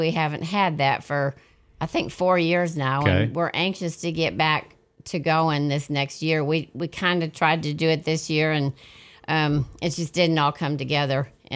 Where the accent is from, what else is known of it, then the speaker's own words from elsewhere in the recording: Kalamazoo, Michigan, United States; And well, I grew up in Kalamazoo, Michigan. That's where we had our horses.